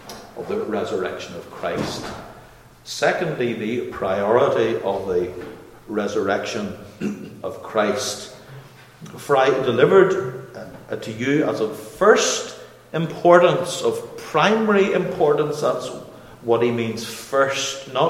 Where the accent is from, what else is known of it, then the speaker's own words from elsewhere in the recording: United Kingdom; And I hesitate as a Brit to speak to Yanks and those who are from the South as well on this